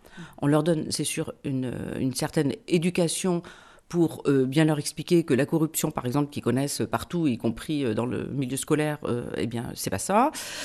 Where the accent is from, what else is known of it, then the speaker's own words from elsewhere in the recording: France; Et en tant que Français, nous envoyons aussi une soixantaine de jeunes tous les ans